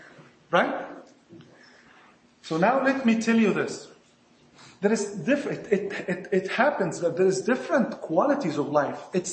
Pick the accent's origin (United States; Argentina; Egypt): Egypt; accent: Egyptian; Forgive my Egyptian accent